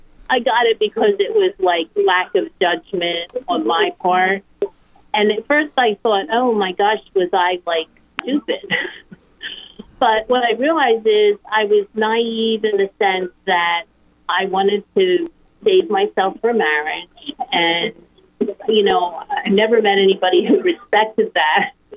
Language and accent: English; New Jersey, United States; from Southern Jersey, Camden Diocese